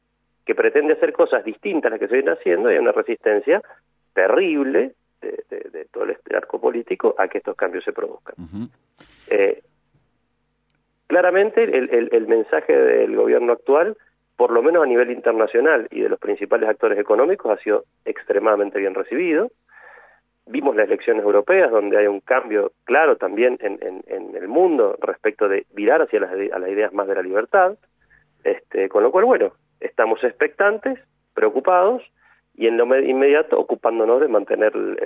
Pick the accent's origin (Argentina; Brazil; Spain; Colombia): Argentina; Mendoza; nuestras provincias, como la mendocina, se ha quedado estancada en los últimos años